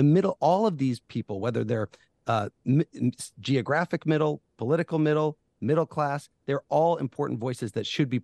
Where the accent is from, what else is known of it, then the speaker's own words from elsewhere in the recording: Illinois, United States; as people in my home state of Illinois know, we're important voices that should be part of the conversation all the time